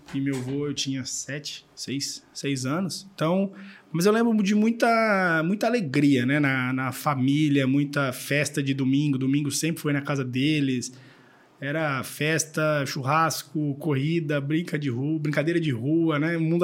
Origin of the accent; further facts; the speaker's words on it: Dracena, São Paulo, Brazil; moved away as an adult; Eu nasci em Dracena, fui criado lá a vida toda, né? Saí para fazer a faculdade, vim para Ribeirão Preto e depois trabalhar em São Paulo. Fiquei aqui na região, né? São Paulo, Jundiaí, Alumínio, né?